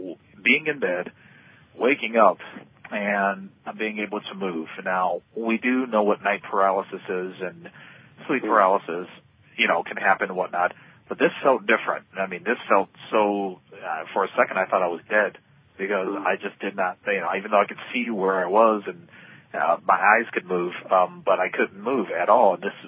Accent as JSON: {"language": "English", "region": "Ohio", "country": "United States", "said": "And, you know, we're from Ohio, so it was a good long drive."}